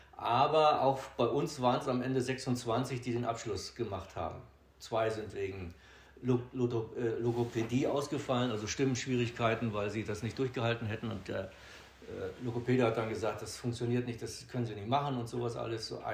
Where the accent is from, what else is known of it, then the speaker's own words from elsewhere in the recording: Neubrandenburg, Mecklenburg-Vorpommern, Germany; gebürtig, ein gebürtiger Neubrandenburger, ein Urmecklenburger, wenn man so will, mit vorgeschichtlicher Generation Hinterpommern und Sachsen, also Dresdner.